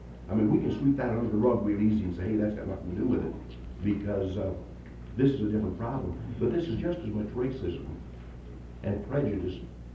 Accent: Idaho, United States; It's really easy for me to bring this up because I'm from Idaho.

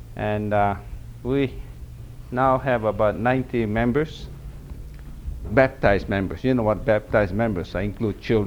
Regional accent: Hawaii, United States; born there; And then I was born in Hawaii.

